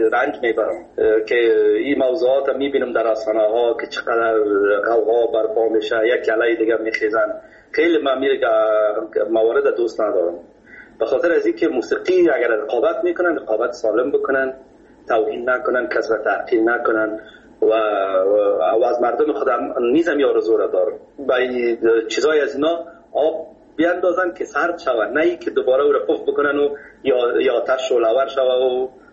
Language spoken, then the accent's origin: Persian; Kabul, Afghanistan; در فامیل که ما بزرگ شدیم، ما از مردم خود کابل هستیم، از شهر کنه کابل.